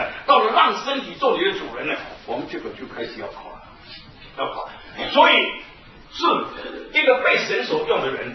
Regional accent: Taiwan; 而我是从台湾来

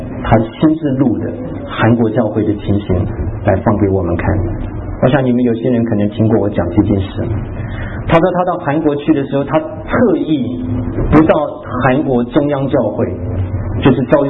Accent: China; now in United States; 我们是中国人的基督徒

